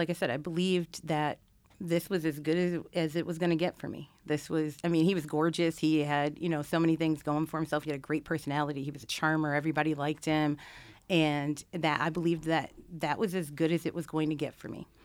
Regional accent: Rochester, New York, United States; Rochester, New York.

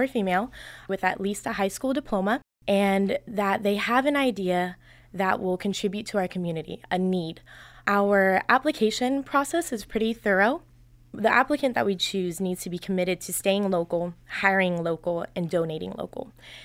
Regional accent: Vero Beach, Florida, United States; So Indian River County, I was born and raised in Vero Beach. It's where we have three generations there. That's where our family is.

